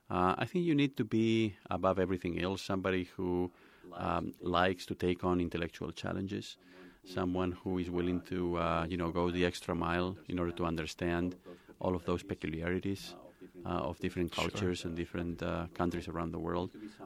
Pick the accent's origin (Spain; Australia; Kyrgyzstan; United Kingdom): Spain; now in United States; I'm originally from Spain.